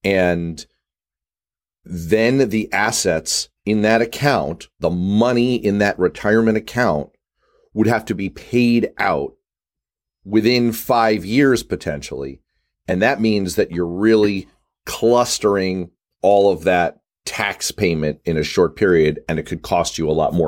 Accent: Manhattan, New York, United States; because I grew up in Manhattan, I'd bring all my friends who came to visit.

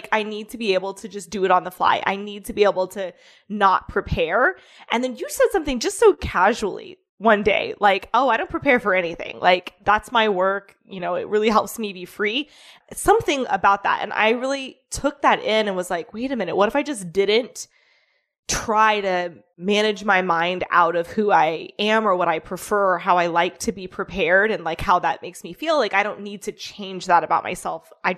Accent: Midwest, United States; I grew up poor in the Midwest.

